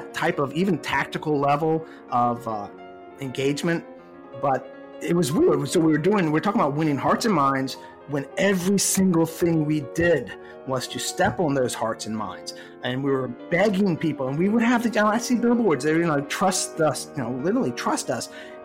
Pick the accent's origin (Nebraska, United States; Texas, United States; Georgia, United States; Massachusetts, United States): Georgia, United States; Savannah; Yeah, I grew up in Savannah, born and raised, and I was a beach lifeguard